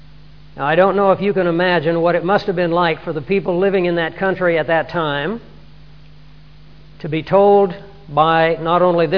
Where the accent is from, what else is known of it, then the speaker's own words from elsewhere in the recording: East, United States; Obviously, I come from the East.